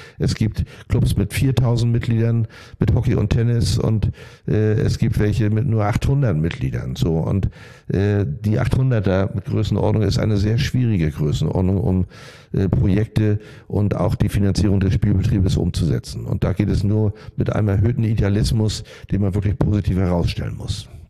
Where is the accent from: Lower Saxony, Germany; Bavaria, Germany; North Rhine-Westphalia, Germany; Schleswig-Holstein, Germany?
Schleswig-Holstein, Germany; Lübeck; Wenn ich Landesauswahl als Jugendlicher in Schleswig-Holstein gespielt habe